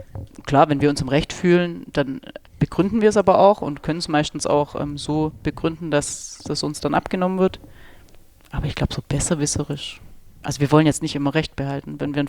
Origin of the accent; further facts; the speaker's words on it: Tettnang, Baden-Württemberg, Germany; born there; Ja, wir sind beide in Tettnang geboren.